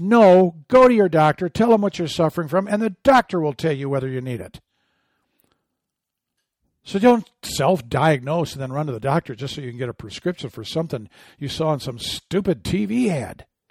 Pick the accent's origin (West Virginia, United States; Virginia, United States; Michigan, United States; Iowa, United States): Michigan, United States; I'm from Michigan, a Lion fan.